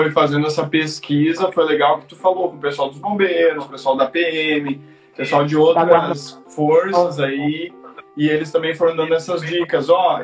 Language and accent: Portuguese; Santa Cruz do Sul, Rio Grande do Sul, Brazil; also born or lived in Curitiba; eu sou de Santa Cruz do Sul, lá no Rio Grande do Sul